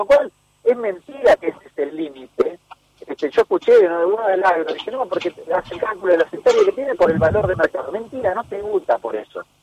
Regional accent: San Martín, Buenos Aires Province, Argentina; yo soy de San Martín

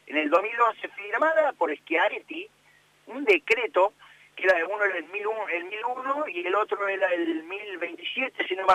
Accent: Córdoba, Argentina; esto es lo que me interesa como cordobés, como que amo esta provincia

